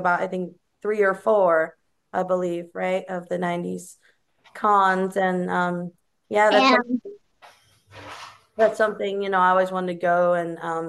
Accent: Manhattan, New York, United States; accent: Southern; moved away as an adult; now in Nashville, United States; I could relate to the accent thing. I picked it up living here about the last 7 years. You can't help it sometimes. And I'm from New York originally, so totally different.

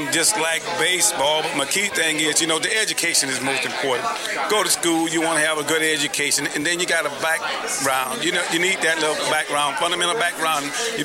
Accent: Miami, Florida, United States; I'm from Miami, Florida.

